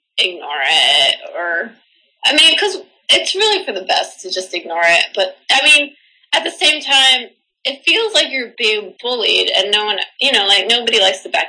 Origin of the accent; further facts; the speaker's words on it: Miami, Florida, United States; because growing up in Miami, I got hit on more when I was 15 than at any other point I lived there.